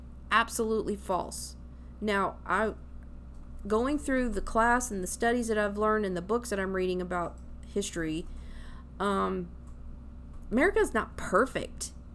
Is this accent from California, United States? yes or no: no; Tennessee, United States; Of course, I'm from Tennessee, so it's a great source if you're from Tennessee.